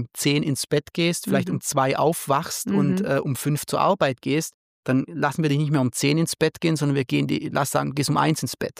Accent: Southern Germany, Germany; Und ich komme ja aus Süddeutschland.

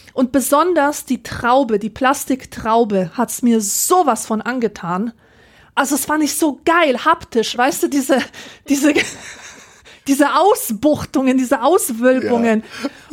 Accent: Poland; Ich als Polin verstehe.

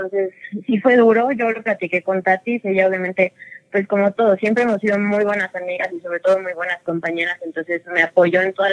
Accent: Toluca, State of Mexico, Mexico; yo nací aquí en Toluca y aquí vivo desde que tengo memoria.

